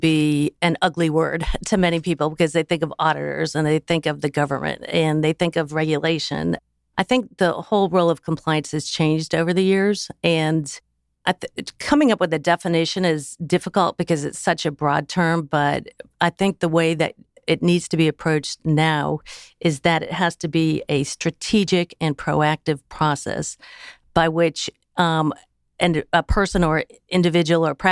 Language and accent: English; Boston, Massachusetts, United States; I grew up in Boston, and I grew up in a physician family